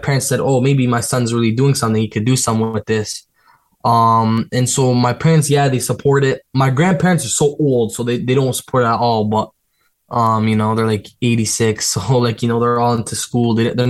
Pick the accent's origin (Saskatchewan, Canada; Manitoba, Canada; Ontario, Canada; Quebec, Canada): Ontario, Canada; Toronto; born there; I was born in Toronto.